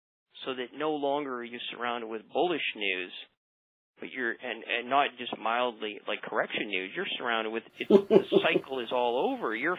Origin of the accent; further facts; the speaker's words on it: Canada; I'm a Canadian